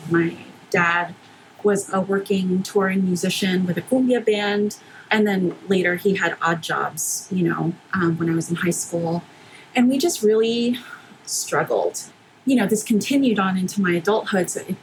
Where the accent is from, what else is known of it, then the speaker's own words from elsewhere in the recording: McAllen, Texas, United States; born there; So my story is, I was born in McAllen, Texas.